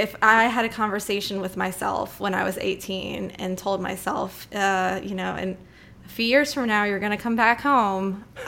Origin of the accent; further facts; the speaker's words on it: Bay St. Louis, Mississippi, United States; also born or lived in New Orleans, Louisiana; So I was born in New Orleans and grew up in Bay St. Louis, which is about an hour away.